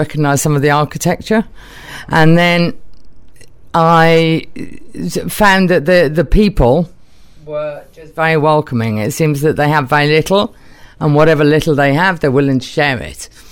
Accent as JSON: {"language": "English", "region": "England", "country": "United Kingdom", "lives_now": "Cuba", "said": "I'm English. Yeah? I'm English."}